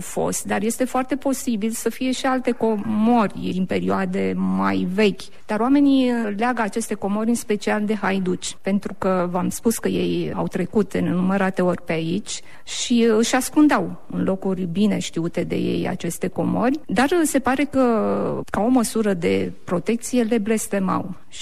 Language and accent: Romanian; Dâmbovița, Romania; A vulcănenilor nu contează că suntem de la Vulcana Băi sau de la Vulcana Pandele.